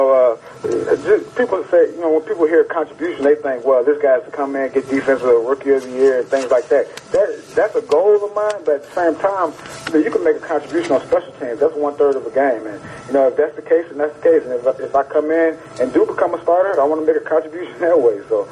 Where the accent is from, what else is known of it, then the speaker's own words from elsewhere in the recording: Hampton, Virginia, United States; growing up in the Hampton, Virginia area, you know, we watched the Washington Redskins